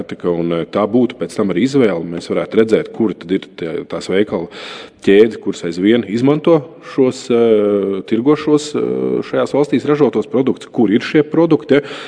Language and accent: Latvian; Tukums Municipality, Latvia; es nāku no Tukuma novada puses